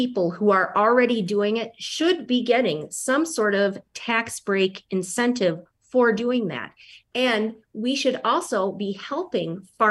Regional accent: Gays Mills, Wisconsin, United States; I'm from Gays Mills. I live in Gays Mills. I'm going to die in Gays Mills.

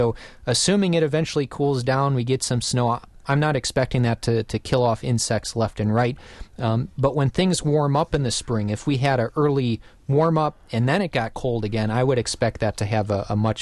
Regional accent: Wisconsin, United States; And I grew up in Racine County, and I remember as a kid, you'd get into July, August, and during the day, you'd just hear that loud buzz of cicadas.

